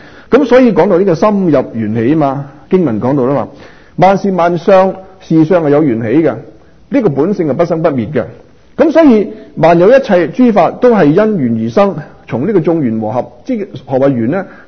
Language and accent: Cantonese; Guangdong, China; 我们广东人，什么叫查博士啊？